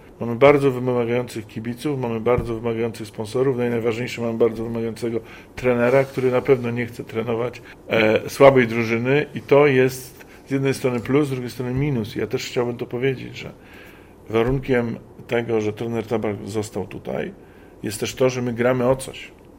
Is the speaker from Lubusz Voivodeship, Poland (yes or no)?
yes; Zielona Góra, Lubusz Voivodeship, Poland; Jesteśmy zielonogórzanami z małego miasta na końcu świata